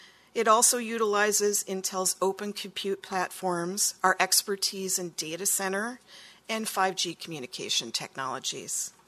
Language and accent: English; California, United States; I'm from California, so it's very early morning for me.